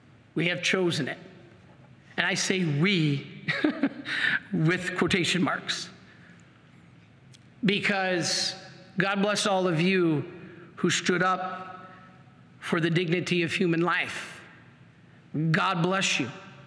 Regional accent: Michigan, United States; Whoa. Michigan, my home state.

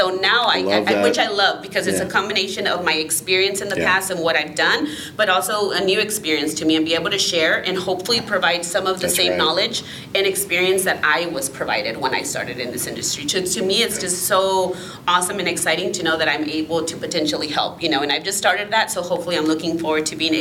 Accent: Mexico; I'm from Mexico, but I obviously work with people from like Central America

